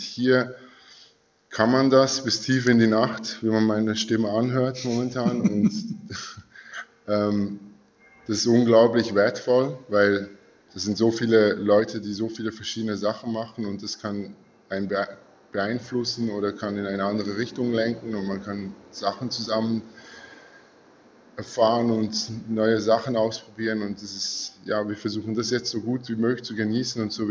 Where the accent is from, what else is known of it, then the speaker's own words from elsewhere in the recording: Switzerland; now in Berlin, Germany; ich komme aus der Schweiz. Ich lebe mittlerweile in Berlin.